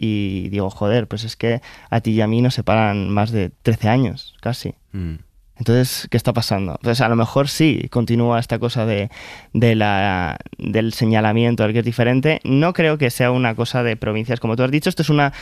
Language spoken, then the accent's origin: Spanish; Segovia, Castile and León, Spain; cuando es que pienso en, sobre todo en mi adolescencia en Segovia, me lo imagino siempre gris.